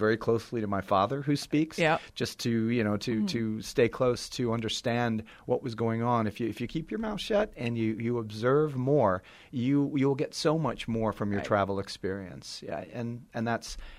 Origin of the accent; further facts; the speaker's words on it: United States; I know I'm an American, but, you know, I speak your language.